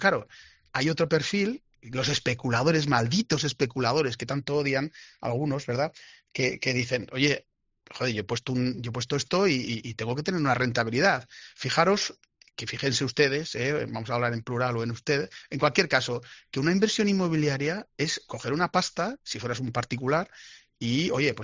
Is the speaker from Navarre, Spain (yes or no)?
yes; Navarre, Spain; Yo soy de la Ribera y lo noto, ¿eh?